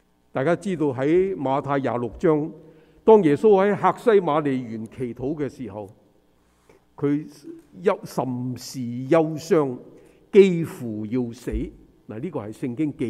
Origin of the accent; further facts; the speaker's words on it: China; 我们中国人为什么叫他翻译胡言？因为呢，我们中国北边是胡人，那些胡人说的话我们都不懂听